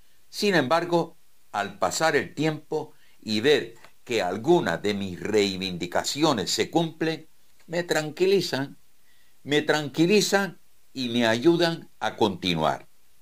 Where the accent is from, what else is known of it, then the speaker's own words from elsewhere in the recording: Gáldar, Canary Islands, Spain; Nacido y criado en Gáldar, justamente en la calle Delgado número 2, en el propio Camino de Santiago. Así que ya saben dónde vivo